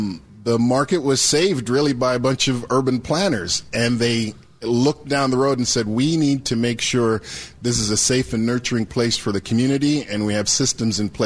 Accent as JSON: {"language": "English", "region": "Kentucky", "country": "United States", "tie": "born or raised there", "also_born_or_lived": "Jamaica", "lives_now": "Seattle, United States", "said": "I was born in Jamaica and I grew up in Kentucky."}